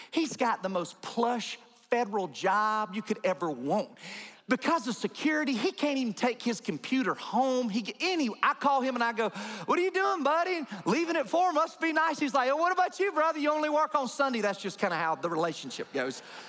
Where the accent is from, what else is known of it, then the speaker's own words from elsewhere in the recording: Warner Robins, Georgia, United States; I forgot how it was in my hometown my whole life growing up. When you're close to Robins Air Force Base, which huge military base in Warner Robins, the whole town revolves around this base.